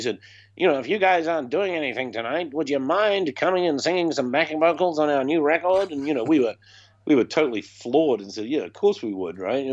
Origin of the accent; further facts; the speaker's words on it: New Zealand; hey, we're from New Zealand, we'll play at a gig for free